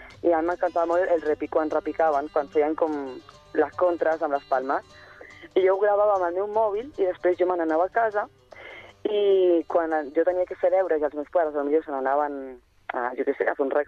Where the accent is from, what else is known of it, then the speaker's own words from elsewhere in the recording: Barcelona, Catalonia, Spain; jo soc de Torres i Baix, bueno, de Sant Andreu, de Torres i Baix, però em vaig juntar molt a Santa Coloma